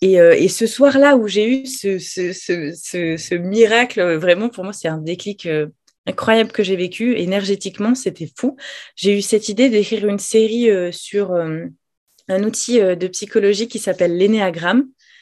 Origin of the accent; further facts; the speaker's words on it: Toulouse, Occitanie, France; à la base, je suis toulousaine et j'ai fait des études de commerce